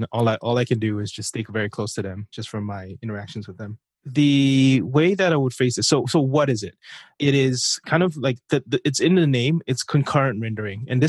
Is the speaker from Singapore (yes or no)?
yes; Singapore; now in New York City, United States; I'm from Singapore and most recently live in New York City